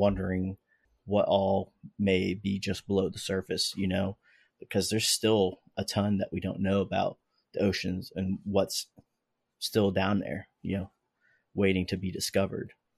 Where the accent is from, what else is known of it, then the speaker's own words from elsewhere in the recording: Florida, United States; growing up in Florida, right next to the ocean, I mean, I was literally within walking distance of the beach.